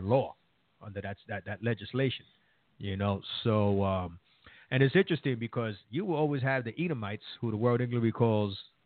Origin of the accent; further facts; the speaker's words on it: New York, United States; we're originally from New York